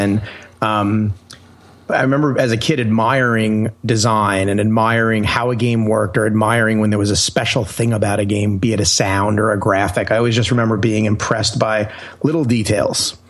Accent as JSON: {"language": "English", "region": "New York", "country": "United States", "said": "I'm from New York originally, and there was a very famous Apple store on Long Island"}